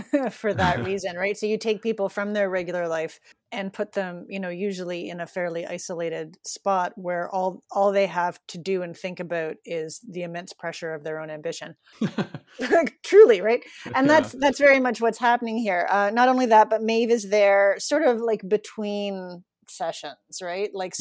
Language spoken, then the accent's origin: English; Toronto, Ontario, Canada; now in Newfoundland, Canada; I've been here for 9 years. I grew up in Toronto, so I've lived a pretty city existence.